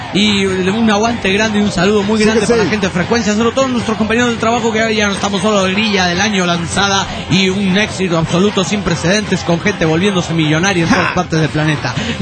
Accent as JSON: {"language": "Spanish", "town": "Necochea", "region": "Buenos Aires Province", "country": "Argentina", "said": "me voy a estudiar a Mar del Plata, y yo soy de Necochea"}